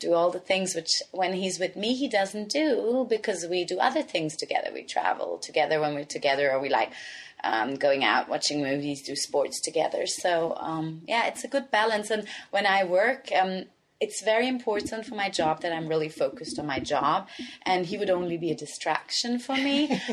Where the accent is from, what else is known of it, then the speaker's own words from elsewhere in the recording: Vienna, Austria; also born or lived in Libya / Pakistan; I was born in Vienna. I grew up in Vienna. I went to school in Libya.